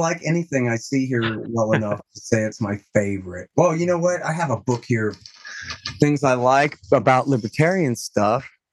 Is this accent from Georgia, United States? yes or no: no; Texas, United States; Oh, I would rather be too hot. Yeah, I'm a Texan.